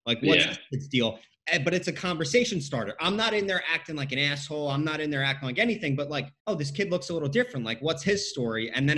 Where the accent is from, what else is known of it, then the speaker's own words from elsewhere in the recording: Long Island, New York, United States; So the town that I grew up in on Long Island, like it's like golden handcuffs.